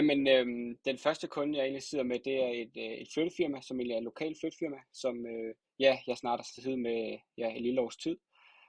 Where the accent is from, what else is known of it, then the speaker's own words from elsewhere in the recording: Slagelse, Zealand, Denmark; jeg er 23 år gammel, og jeg kommer fra Slagelse.